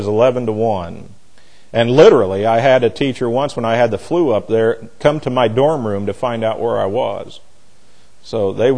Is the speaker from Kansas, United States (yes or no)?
no; Jefferson, Indiana, United States; here I am from Jefferson, Indiana, town of 200 people, or roughly. I go up to Chicago.